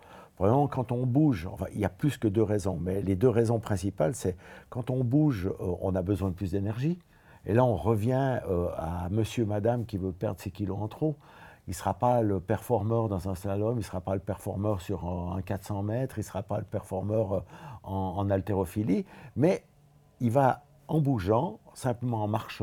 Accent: Switzerland; je viens de la Suisse, donc les skieurs, c'est quelque chose qu'on connaît

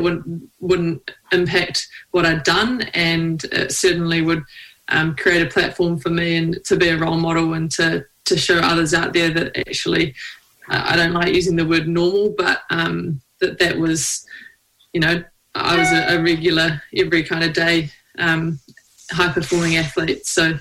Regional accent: New Zealand; So I'm a rower from New Zealand.

